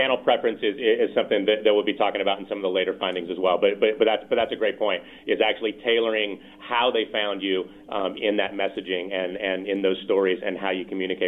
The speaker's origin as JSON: {"language": "English", "town": "Redondo Beach", "region": "California", "country": "United States", "also_born_or_lived": "San Francisco", "said": "I am not. I was from Redondo Beach, California, down south, but I lived in San Francisco for about 7 years."}